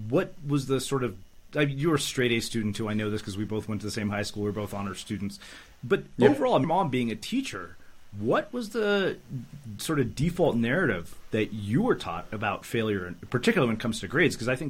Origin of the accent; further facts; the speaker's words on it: India; And of course I got straight A's in high school. I'm Indian.